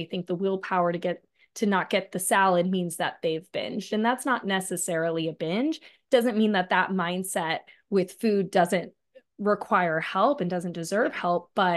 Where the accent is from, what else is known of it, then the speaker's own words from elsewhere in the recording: West Virginia, United States; also born or lived in Los Angeles; that's why I left LA, went back to where I grew up in West Virginia, and went to college to become a dietitian